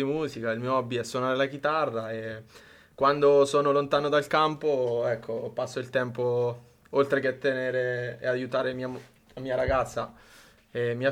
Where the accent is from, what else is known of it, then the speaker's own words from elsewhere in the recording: Monte San Giusto, Marche, Italy; di Monte San Giusto, ho iniziato fin da bambino a giocare a calcio nel mio paese, nella San Giustese